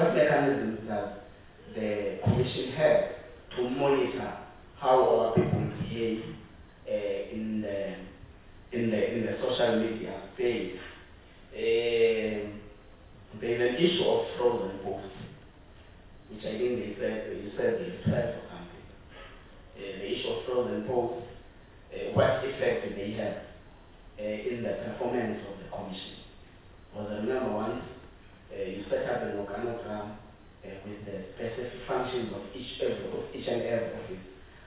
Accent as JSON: {"language": "English", "town": "Esmeralda", "region": "Eastern Cape", "country": "South Africa", "tie": "born or raised there", "said": "I grew up in the Esmeralda in our Eastern Cape."}